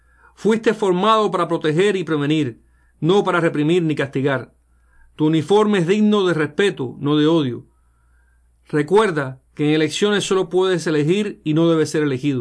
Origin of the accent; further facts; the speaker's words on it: Cuba; como madre que soy, como hermana y como cubana